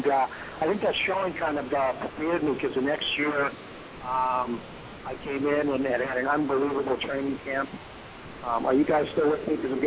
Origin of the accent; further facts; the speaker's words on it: Boston, Massachusetts, United States; who I grew up in Boston, you know, watching along with Bobby Orr